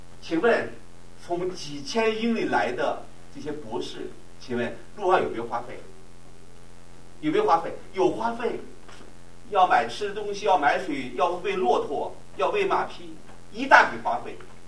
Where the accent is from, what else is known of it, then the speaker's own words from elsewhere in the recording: China; 我们中国人一想说啊